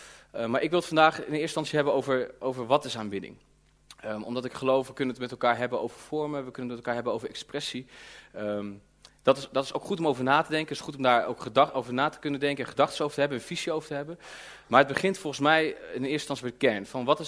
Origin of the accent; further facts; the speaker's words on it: Houten, Utrecht, Netherlands; Ik kom uit Houten. Dat is hier niet zo ver van gedaan.